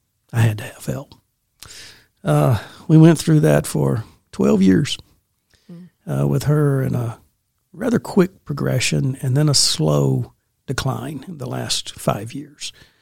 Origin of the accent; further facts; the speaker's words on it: Birmingham, Alabama, United States; born there; also born or lived in Washington, D.C.; I was born here in Birmingham.